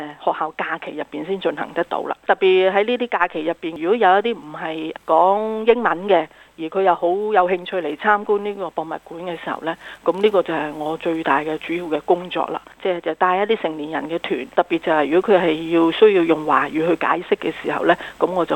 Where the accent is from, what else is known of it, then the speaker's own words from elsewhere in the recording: China; 呢樣嘢係同我哋中國人有關嘅。